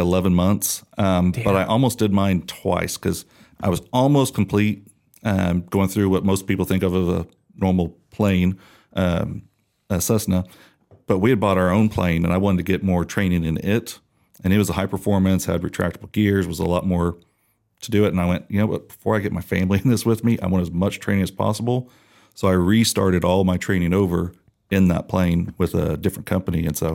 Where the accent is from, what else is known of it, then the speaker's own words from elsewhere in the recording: Oklahoma, United States; I'm from Oklahoma. Dad, you like OU. I'll go to Oklahoma State just to piss you off.